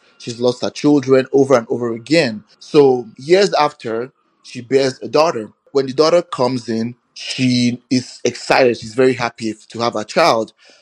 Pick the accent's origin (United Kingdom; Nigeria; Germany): Nigeria; now in Bozeman, United States; It draws from this folklore back in my tribe. I'm Igbo from Nigeria.